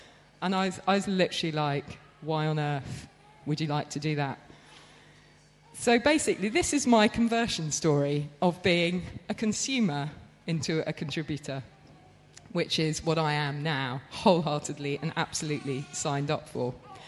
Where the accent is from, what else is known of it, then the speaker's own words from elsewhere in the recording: England, United Kingdom; I grew up thinking, I'm generationally English on both sides.